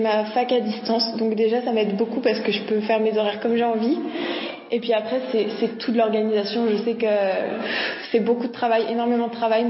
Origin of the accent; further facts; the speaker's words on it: La Terrasse-sur-Dorlay, Auvergne-Rhône-Alpes, France; j'ai 21 ans, je viens de la Terrasse-sur-Dorlay dans le Pilat.